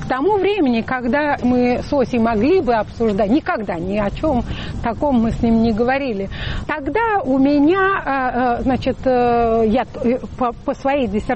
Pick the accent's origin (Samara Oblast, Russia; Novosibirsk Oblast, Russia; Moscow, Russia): Moscow, Russia; Мы москвичи, по-моему, иначе смотрели на эти вещи.